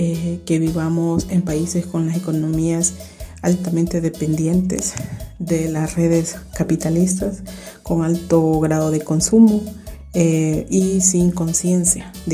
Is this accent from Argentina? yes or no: no; Honduras; soy de Honduras, activista feminista, lesbiana disidente.